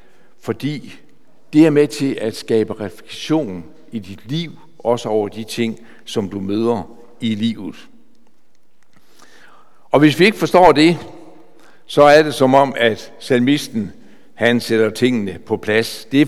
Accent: Skjern, Central Denmark Region, Denmark; Hjemme i Skjern, i 60'erne, hvor jeg var barn

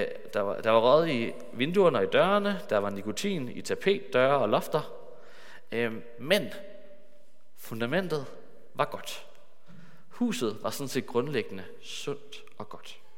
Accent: Hillerød, Capital Region of Denmark, Denmark; born there; also born or lived in Jutland; Jeg kan sige, at jeg er fra Hillerød. Jeg er født i Hillerød.

